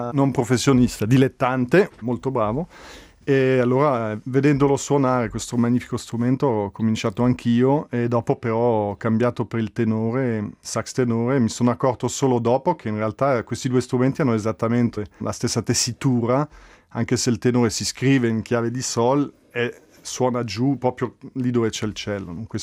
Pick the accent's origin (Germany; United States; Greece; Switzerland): Switzerland; French-speaking Switzerland; Sì, la mia madre è di Locarno. Però io sono cresciuto in Svizzera francese, dunque ho la R moscia e gli accenti al posto sbagliato.